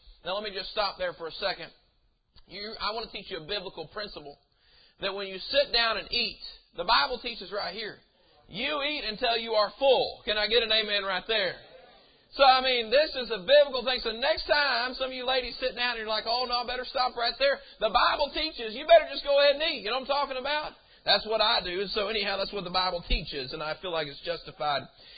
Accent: the South, United States; And I'm from the South. I'm Southern born and Southern bred. And when I die, I'll be Southern dead.

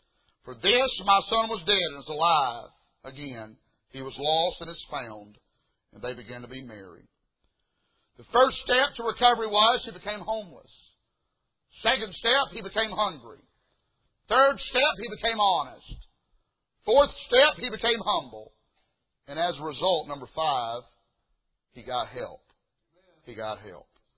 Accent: the South, United States; I grew up down south, but I'm a city slicker to the core, just to be completely honest with you, amen.

